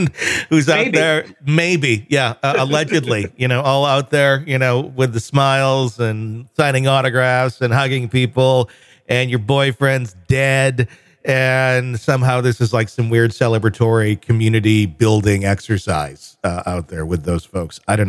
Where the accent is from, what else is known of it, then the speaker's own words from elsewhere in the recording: Wisconsin, United States; I'm from Wisconsin. They drink a lot there too.